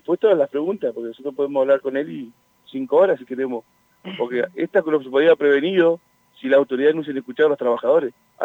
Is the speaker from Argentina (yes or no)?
yes; Neuquén, Argentina; como neuquino, como argentino, esta provincia está como está porque lamentablemente se han robado todo.